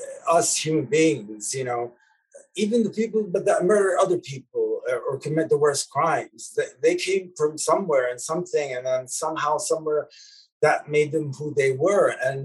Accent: Lebanon; English is a second language; Like me growing up in Lebanon in the 80s

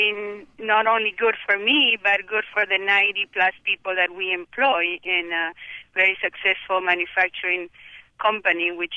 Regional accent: Peru; English is a second language; now in United States; Peru, yeah. I'm from Peru. I came to the United States in 1982 and got married.

